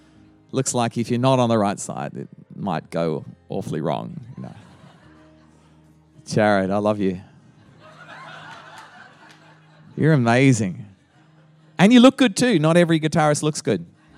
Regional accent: Australia; accent: Australian; I sound like an Australian because I haven't lost my Aussie accent.

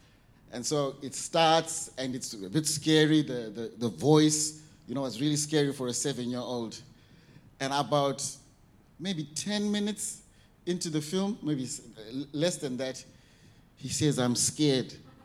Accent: Zimbabwe; I had learned, growing up in Zimbabwe, we used a fork and a knife.

